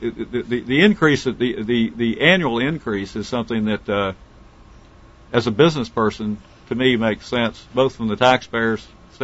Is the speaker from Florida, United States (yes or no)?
no; Pulaski, Virginia, United States; also born or lived in Montgomery County, Virginia; By the way, I grew up in Pulaski, Virginia, and Montgomery, and also in Montgomery County earlier, so I'm from Southwest Virginia.